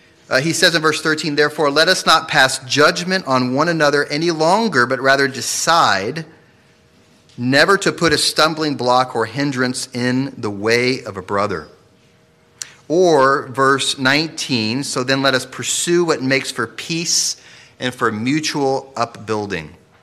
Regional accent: Katy, Texas, United States; After all, I was raised in Katy, so.

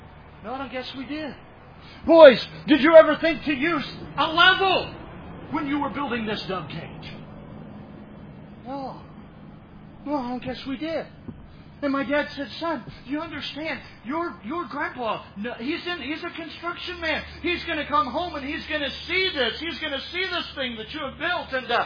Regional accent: South Carolina, United States; I grew up in South Carolina, and so we were headed to the beach.

